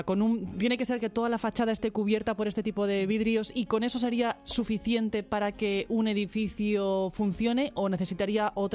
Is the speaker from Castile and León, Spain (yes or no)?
yes; Ávila, Castile and León, Spain; Bueno, yo soy de Ávila, ¿eh? Yo soy de Ávila.